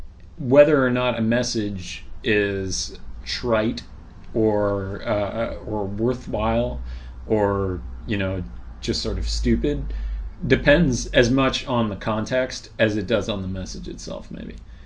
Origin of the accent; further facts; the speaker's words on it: California, United States; moved away; I grew up in the Bay Area around San Francisco, California